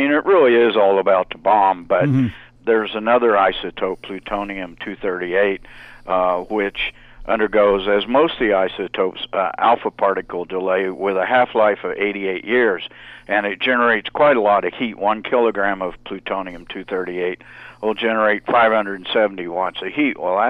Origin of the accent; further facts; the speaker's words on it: New Mexico, United States; Trinity Site, New Mexico, mm-hmm. my home state, in 1945.